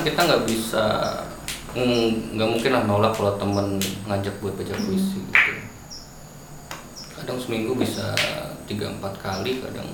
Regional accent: Banten, Indonesia; now in Malang, Indonesia; Asalnya Banten tuh.

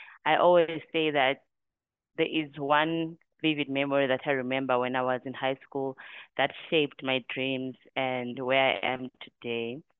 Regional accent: Bulawayo, Zimbabwe; now in Harare, Zimbabwe; So I was born and raised in Bulawayo. I have stayed in Bulawayo my whole life, only moved to Harare in 2022 when I got this job. So I did my primary school at Coghlan Primary in Bulawayo, and then I did my high school at Bokoma High.

